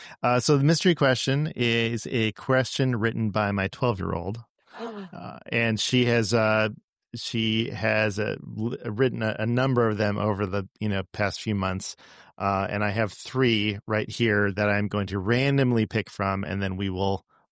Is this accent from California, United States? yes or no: yes; Pasadena, California, United States; now in Atlanta, United States; I grew up in Southern California. I'm from Los Angeles, Pasadena, so huge, been a Dodger fan since I, basically was born. And then we moved out here to Atlanta in 2008.